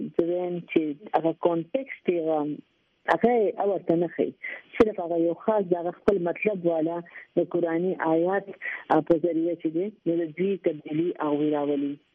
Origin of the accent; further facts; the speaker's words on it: Pakistan; زه یو پاکستانی یم زه یو نېشنالیست یم